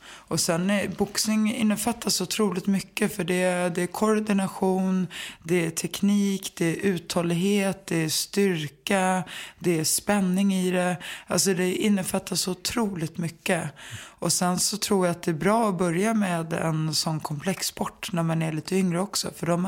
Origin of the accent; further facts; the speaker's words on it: Stockholm, Stockholm County, Sweden; Jag är uppvuxen i liksom Enskededalen som är som... ja, det är ju lägenheter som uppbyggda som små gårdar.